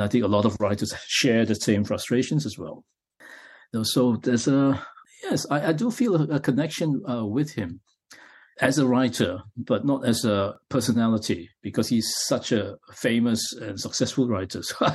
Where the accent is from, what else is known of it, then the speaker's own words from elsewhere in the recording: Penang, Malaysia; also born or lived in Kuala Lumpur; Yes, I was born in Penang, actually. So I grew up there until about 6 or 7 years old, and then my family moved to Kuala Lumpur.